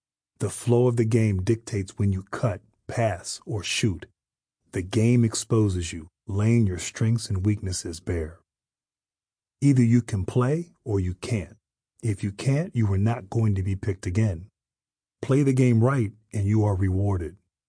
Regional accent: Reston, Virginia, United States; I had spent years advancing to different baskets in my hometown of Reston, Virginia.

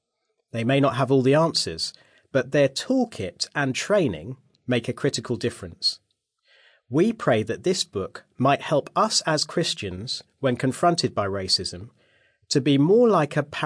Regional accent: London, United Kingdom; am Black British. I was born in London to parents from the island of Barbados in the Caribbean, who had moved to the UK to work and study. The suburb where I grew up was predominantly white.

